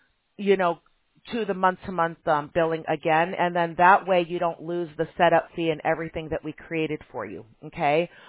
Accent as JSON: {"language": "English", "town": "Chicago", "region": "Illinois", "country": "United States", "tie": "born or raised there", "said": "Well, I grew up in Chicago, and it was always April or May for me, you know, by the time the winter months started going away."}